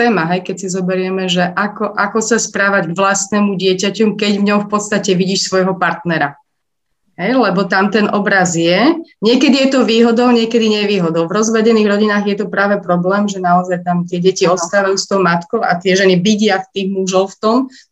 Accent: Žilina Region, Slovakia; A ja som teda vychovávaná z Oravy

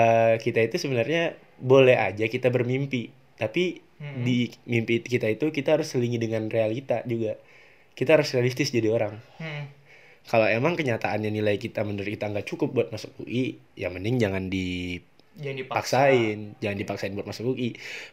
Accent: West Kalimantan, Indonesia; Gue berasal dari Kalimantan Barat.

